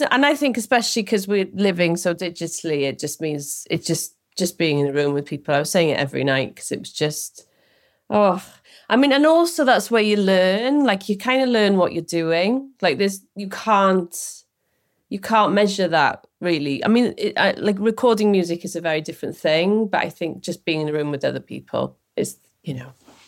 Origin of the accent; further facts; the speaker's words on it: Wales, United Kingdom; and I came from Wales as well, so I was immediately immersed in a very DIY scene.